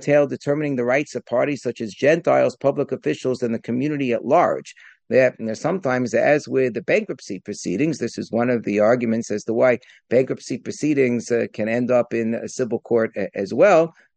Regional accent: Muncie, Indiana, United States; when I grew up in Muncie, there were some non-Jews around too.

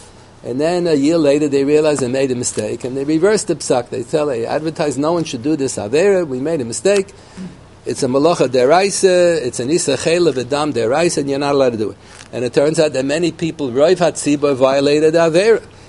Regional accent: Scranton, Pennsylvania, United States; born there; I was born in Scranton, Pennsylvania. You can hold Scranton on top.

